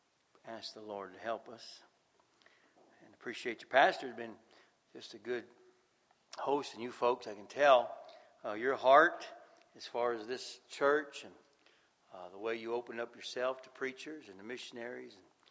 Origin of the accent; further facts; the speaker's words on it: Los Angeles, California, United States; We're originally from California. I'm from Los Angeles area. And my wife is from up in the Bay Area. Now there. And I grew up there.